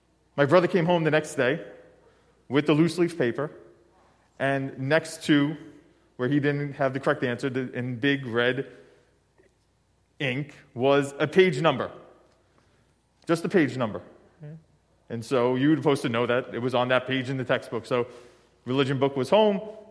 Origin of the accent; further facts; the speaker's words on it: Brooklyn, New York, United States; We grew up in Brooklyn, New York. We went to Catholic school.